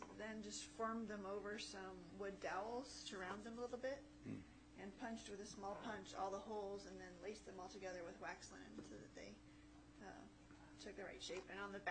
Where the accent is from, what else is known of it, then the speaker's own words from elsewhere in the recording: Washoe Valley, Nevada, United States; We're from Washoe Valley.